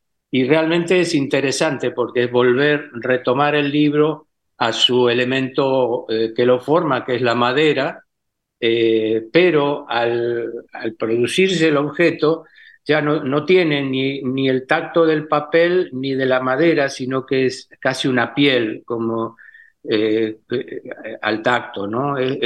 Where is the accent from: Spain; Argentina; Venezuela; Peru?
Argentina; Itatí, Corrientes; cortezas que yo hago traer desde Itatí, donde yo nací